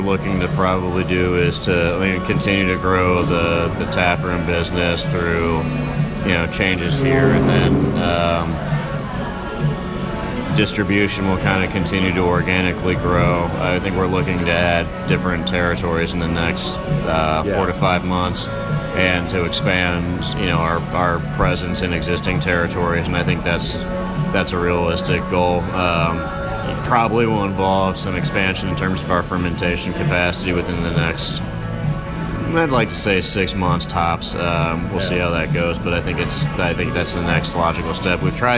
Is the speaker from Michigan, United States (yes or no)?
no; Ohio, United States; moved away as an adult; now in Chicago, United States; Actually, the first guy I ever met when I moved to Chicago from Ohio.